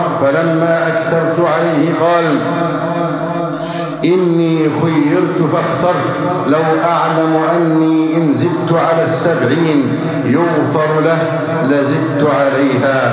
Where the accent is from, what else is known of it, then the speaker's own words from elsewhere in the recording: Egypt; اللهم احفظ بلدنا مصر أمناً أماناً، سخاءً ورخاءً